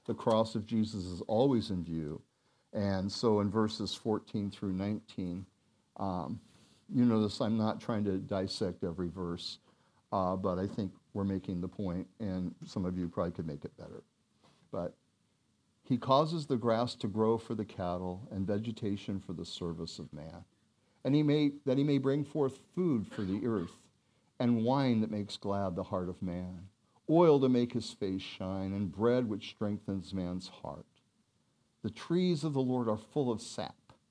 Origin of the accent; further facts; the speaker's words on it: Oregon, United States; Clear cutting. I'm from Oregon.